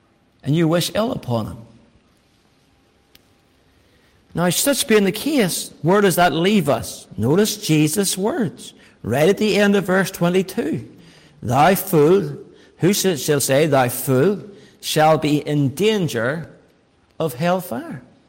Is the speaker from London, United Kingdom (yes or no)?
no; Northern Ireland, United Kingdom; growing up in Northern Ireland, growing up in what we call the Troubles